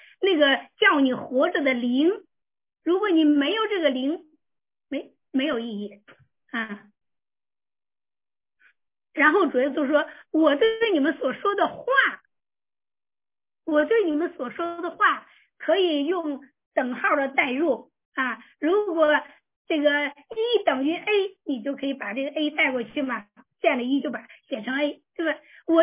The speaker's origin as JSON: {"language": "Chinese", "country": "China", "said": "我们都是中国人哈"}